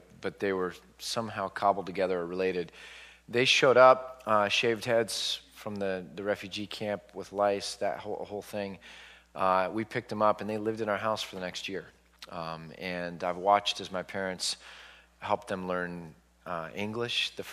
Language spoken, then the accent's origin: English; Milpitas, California, United States; So I'm a first-generation American. I grew up in Milpitas, which is just past San Jose, when I was a kid. So from 6 to 10 years old, I was in Milpitas.